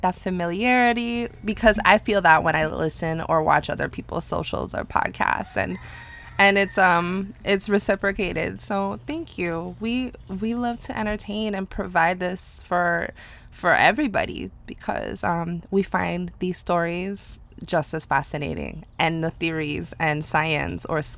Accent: U.S. Virgin Islands; we're connecting with our fellow Virgin Islanders and Caribbean yeah. people. You know, growing up in the Caribbean, we don't have many things that we can call ours.

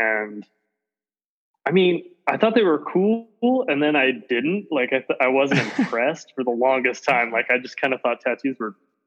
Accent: Utah, United States; also born or lived in Oregon; So I grew up in Southern Utah and a little bit in Oregon.

